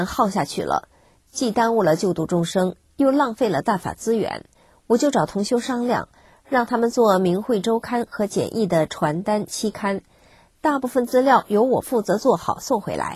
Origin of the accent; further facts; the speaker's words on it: Hubei, China; 我的家乡地处湖北省山区，离省城遥远，是一个信息闭塞、资源缺乏的贫困县。